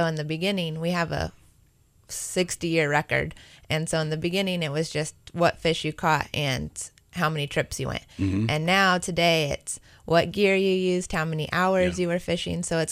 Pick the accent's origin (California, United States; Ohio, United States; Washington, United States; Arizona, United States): Arizona, United States; I grew up in Arizona.